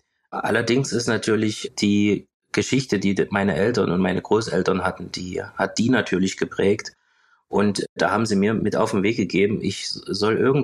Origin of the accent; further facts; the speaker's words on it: Weißenfels, Saxony-Anhalt, Germany; ich bin in Weißenfels geboren, das ist in der Nähe von Leipzig, 30 Minuten entfernt. Hab dort in meinem Heimatort, dort bin ich zur Schule gegangen, aufs Goethe-Gymnasium, und habe danach in Halle an der Martin-Luther-Universität studiert bis 2012.